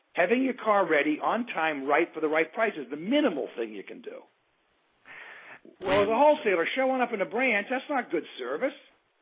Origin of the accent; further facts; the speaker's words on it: Boston, Massachusetts, United States; I'm from Boston.